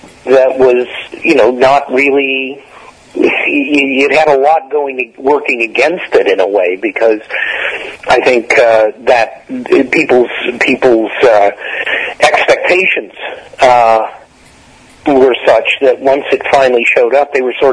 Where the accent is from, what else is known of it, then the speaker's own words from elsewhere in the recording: Detroit, Michigan, United States; I started in Detroit in the theater, which was my hometown, and that was where I'd gotten my first professional job in regional theater, was in Michigan.